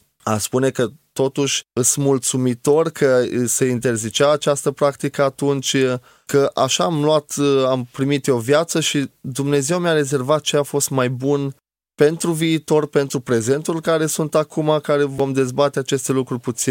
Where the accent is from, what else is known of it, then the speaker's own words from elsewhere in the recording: Romania; born there; M-am născut în nord-estul României în anul 1986, în luna mai, într-o lună frumoasă, însorită.